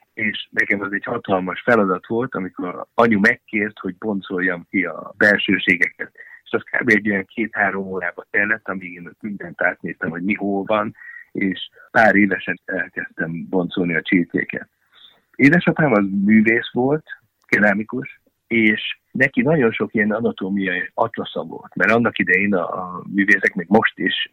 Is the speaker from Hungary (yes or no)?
yes; Nagykőrös, Pest, Hungary; Én Nagykőrösön születtem, az egy kis város, körülbelül egy óra Pesttől vonattal